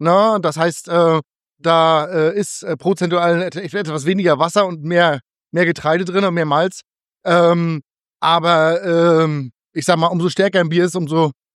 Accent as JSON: {"language": "German", "region": "East Germany", "country": "Germany", "tie": "born or raised there", "said": "ich bin ja in der ehemaligen DDR groß geworden."}